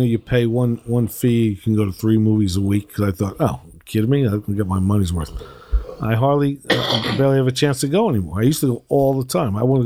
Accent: Bronx, New York, United States; also born or lived in New Jersey; I grew up in the Bronx and in Jersey.

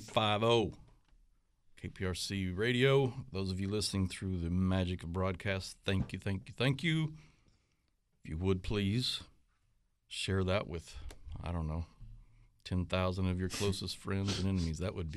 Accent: Oklahoma, United States; I was born and raised in Oklahoma, so that's where I learned to play golf

